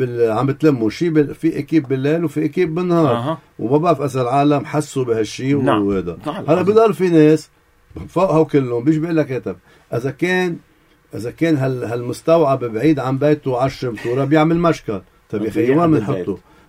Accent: Syria; أنا كمواطن سوري حامل كيس الزبالة وين بدي كبه؟

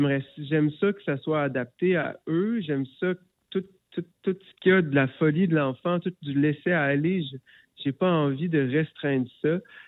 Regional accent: Quebec City, Quebec, Canada; C'est, moi, je viens de Québec.

